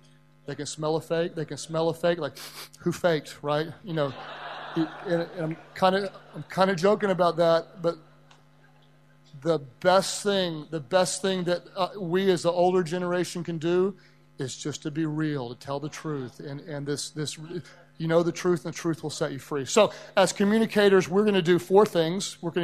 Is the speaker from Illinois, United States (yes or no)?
no; Oklahoma City, Oklahoma, United States; in my hometown, Kevin Durant was just left. Kevin Durant was the NBA most valuable player. And it was kind of odd. I live in a boring place. Nobody travels to Oklahoma City for vacation.